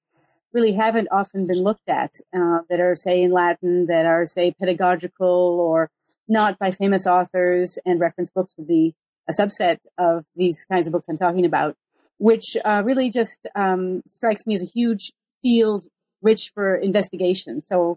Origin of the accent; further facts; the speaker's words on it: Geneva, Switzerland; And I grew up in Geneva, Switzerland, where the moment of greatest world historical significance was probably the 16th century.